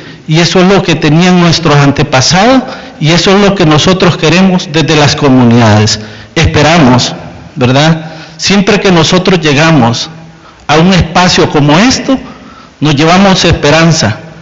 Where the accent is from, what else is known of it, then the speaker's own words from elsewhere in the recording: San Isidro, Cabañas, El Salvador; vengo de una comunidad de San Isidro Cabañas, donde venimos teniendo una lucha muy fuerte en contra la minería metálica.